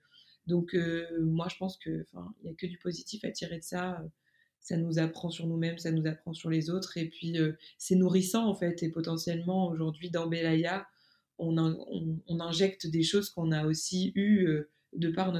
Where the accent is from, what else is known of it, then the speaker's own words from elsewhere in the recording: France; parce qu'on est française